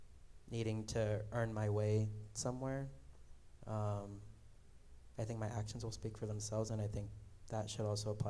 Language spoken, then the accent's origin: English; Peru; My personal experience growing up in Peru, going to Catholic church, and everything in Peru revolves around Catholicism, my education, my family, everything was Catholic-based.